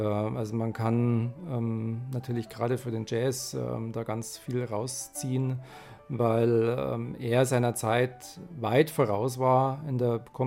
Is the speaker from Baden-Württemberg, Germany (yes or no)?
no; Munich, Bavaria, Germany; Also ich bin in München aufgewachsen